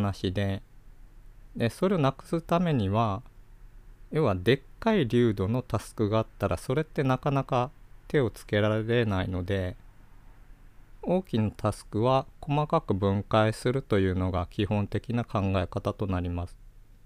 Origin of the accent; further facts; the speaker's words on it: Kyushu, Japan; 普通の僕ら九州人も想像する吹雪なんですけど